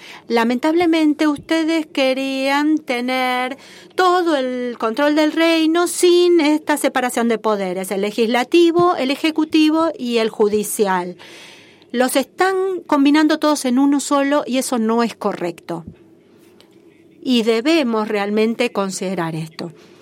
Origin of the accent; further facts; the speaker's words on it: Beirut, Beirut Governorate, Lebanon; Yo crecí, me crié en Beirut, donde había 18 facciones que durante 15 años pelearon por estos rótulos.